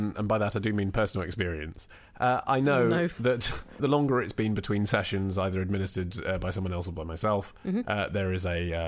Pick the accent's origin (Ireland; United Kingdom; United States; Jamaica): United Kingdom; England; particularly as an Englishman